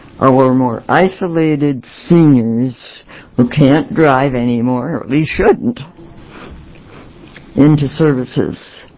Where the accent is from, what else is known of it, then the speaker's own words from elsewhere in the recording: United States; I'm from Lincoln County, and I have a lot of hats that I wear.